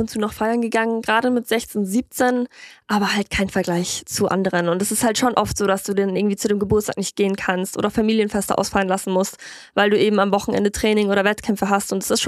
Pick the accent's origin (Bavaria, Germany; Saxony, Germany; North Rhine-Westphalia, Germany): Bavaria, Germany; Ingolstadt; also born or lived in Worms; Ich bin geboren in Worms und aufgewachsen in Ingolstadt.